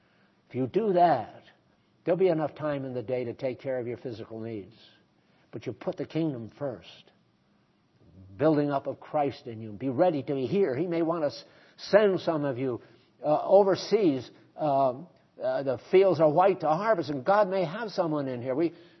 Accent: New England, United States; Well, of course, I come from New England.

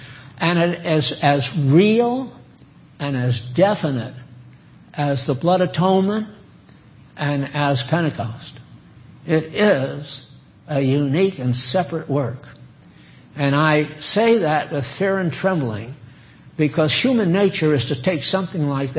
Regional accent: New England, United States; I don't like to weep because I'm from New England and that's not considered the thing to do.

